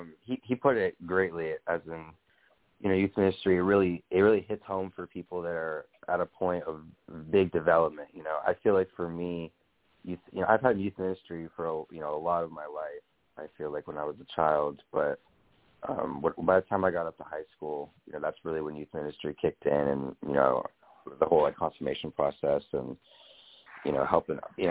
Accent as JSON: {"language": "English", "town": "Las Vegas", "region": "Nevada", "country": "United States", "tie": "born or raised there", "said": "Yeah, very similar upbringing. I was born and raised in Las Vegas."}